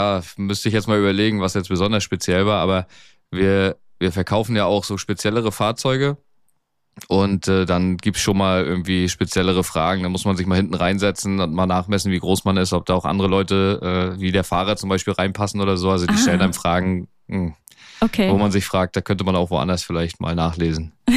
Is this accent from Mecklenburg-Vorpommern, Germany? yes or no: yes; Ribnitz-Damgarten, Mecklenburg-Vorpommern, Germany; Ich bin von der Küste, ja, kann man so sagen. Ich komme aus Ribnitz-Damgarten. Das ist quasi ja ein paar Minuten vom Strand entfernt. Mit dem Fahrrad waren es als Kind irgendwie so 15 Minuten vielleicht. Und ich bin hier aufgewachsen. Wir haben noch nie woanders gewohnt.